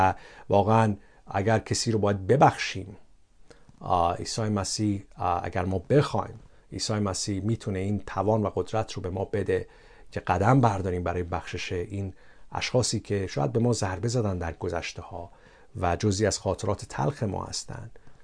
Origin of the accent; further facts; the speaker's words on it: Iran; در جامعه ما ایرانیان بزرگ شدیم